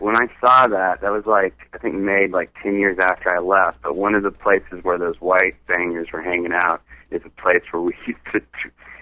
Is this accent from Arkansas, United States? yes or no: yes; Little Rock, Arkansas, United States; also born or lived in Chicago; You know, I'm from Arkansas.